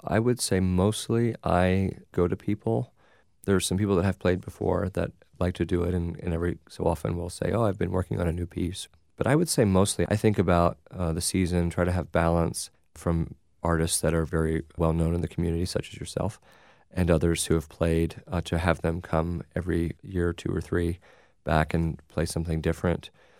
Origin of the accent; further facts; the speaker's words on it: Bloomington, United States; I was often playing in some community churches that I grew up in and in Bloomington that have a series like this.